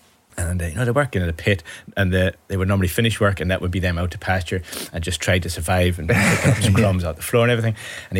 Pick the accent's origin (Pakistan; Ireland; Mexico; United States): Ireland; I'm from Ireland